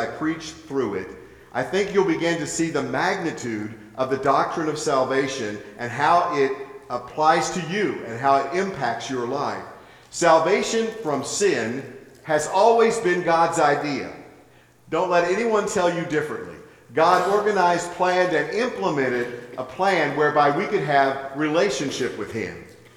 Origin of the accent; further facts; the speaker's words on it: West Virginia, United States; growing up in West Virginia, we had mountains. It's called the Mountain State.